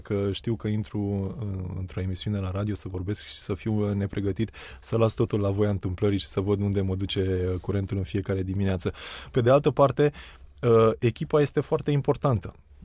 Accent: Ploiești, Prahova, Romania; eu m-am născut la Ploiești, sunt de aici, sunt muntean. Din zona asta.

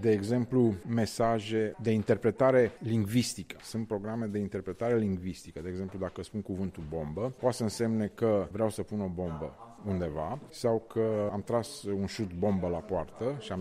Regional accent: Bucharest, Romania; Sunt din România, m-am născut în Bariera Vergului, când nu erau blocuri acolo.

